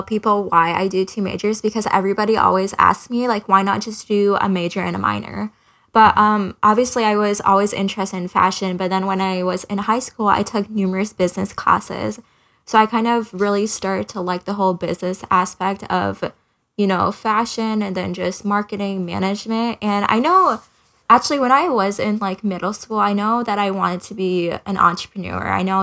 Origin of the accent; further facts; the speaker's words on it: Ames, Iowa, United States; I was born and raised in Ames, Iowa. So small little town in the Midwest, but it's a really great place just to raise a family and stuff like that. My parents are actually both from India